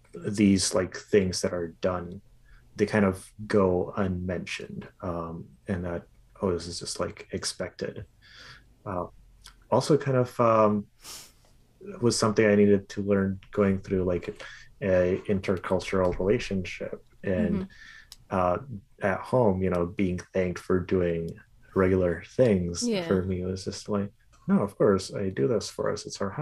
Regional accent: India; now in Canada; growing up in India to not think too much of like saying the words to mean thank you. But that changed drastically when I moved to Canada

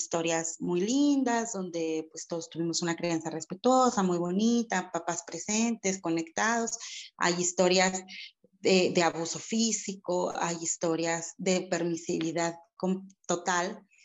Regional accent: Mexico; Como sociedad mexicana nos falta mucho, mucho

